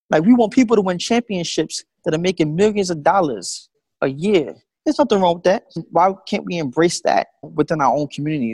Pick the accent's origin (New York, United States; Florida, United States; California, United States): New York, United States; Harlem; moved away as an adult; now in Philadelphia, United States; Yeah, so I'm originally from Harlem, New York. I am in Philadelphia now, and I moved here to go to Temple University, where I studied accounting.